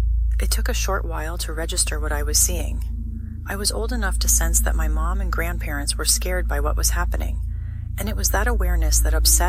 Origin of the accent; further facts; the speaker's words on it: Salinas, California, United States; I grew up in Salinas, California. A beautiful city, but absolutely nothing to do when I was a kid.